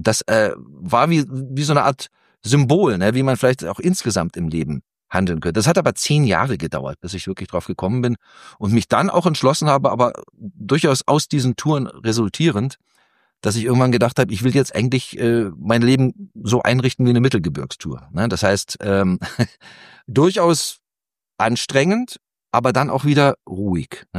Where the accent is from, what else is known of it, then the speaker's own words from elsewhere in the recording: Munich, Bavaria, Germany; ich bin aus München, da ist man natürlich tendenziell eher nach Süden orientiert